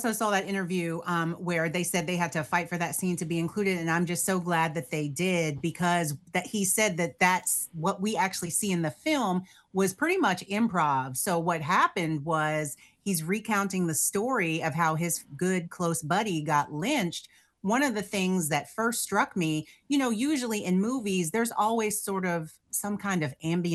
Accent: North Carolina, United States; I was raised in North Carolina, but my father is from Arkansas.

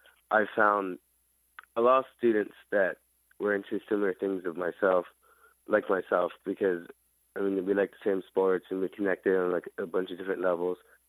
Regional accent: South Dakota, United States; now in Scarsdale, United States; So I was born in South Dakota, where we moved around a bit, but eventually we stayed on the reservation where I spent most of my childhood.

